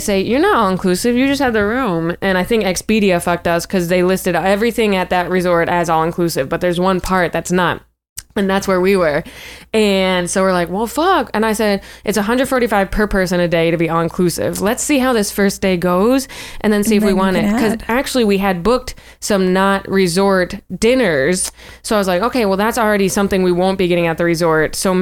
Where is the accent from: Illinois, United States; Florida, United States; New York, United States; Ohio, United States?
New York, United States; Buffalo; I'm from Buffalo. I've driven on icy roads.